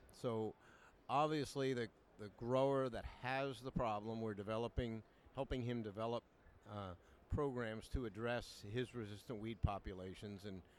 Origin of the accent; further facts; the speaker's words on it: Ohio, United States; I'm from Ohio, we have a lot of mare's tail issues.